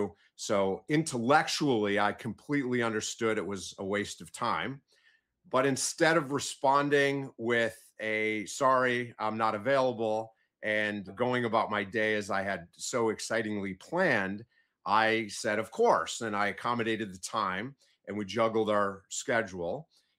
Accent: Michigan, United States; And I'm originally from Michigan and Northern Michigan, which is just stunning, beautiful during the summer

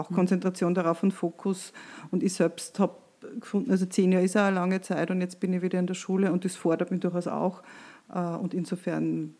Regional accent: Austria; in welche Richtung geht es bei uns in Österreich weiter

